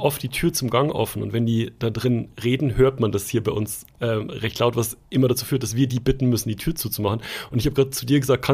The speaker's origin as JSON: {"language": "German", "town": "Schwandorf", "region": "Bavaria", "country": "Germany", "tie": "born or raised there", "said": "Und bei uns in Schwandorf auf dem Weihnachtsmarkt, also in der kleinen Stadt, wo ich aufgewachsen bin"}